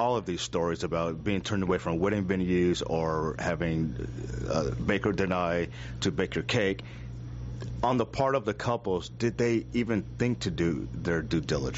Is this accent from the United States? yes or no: yes; Texas, United States; Yes, I'm from Texas.